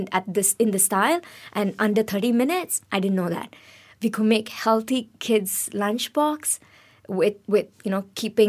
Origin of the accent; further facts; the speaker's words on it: Goa, India; I'm from Goa, so there's a lot of food that's very familiar to Goan cuisine as well as the Malaysian cuisine